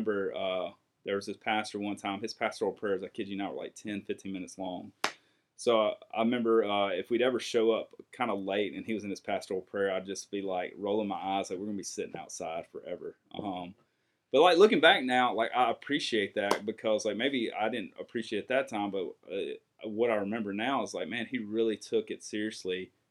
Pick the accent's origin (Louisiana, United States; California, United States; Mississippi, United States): Mississippi, United States; Yeah, so I grew up, like I said, I grew up in Mississippi. Grew up I grew up in small town Mississippi, but there's not a lot of large towns in Mississippi.